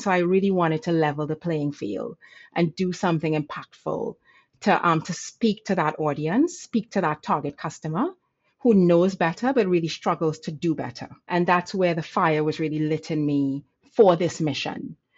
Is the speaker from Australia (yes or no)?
no; Trinidad & Tobago; now in United States; So on a personal side, so I was born and raised in the Caribbean. You may hear the accent. So proud Trinidadian.